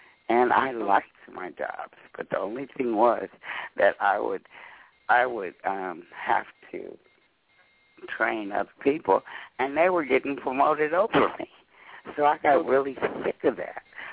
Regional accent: Compton, California, United States; Baby, I grew up in Compton, California, okay?

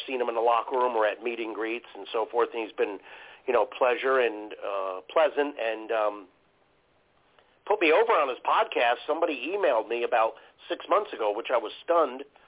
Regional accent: Tampa, Florida, United States; We're from, you got to understand, we're renamed, and I'm from Champa Bay, a.k.a. Tampa Bay, if you will.

